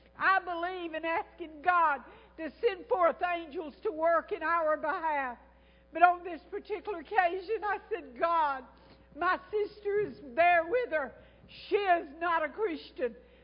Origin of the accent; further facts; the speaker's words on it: Alabama, United States; I used to pray for my mama in Alabama, they put her in a nursing home, and it was 42 miles below my hometown, and I couldn't go home all the time.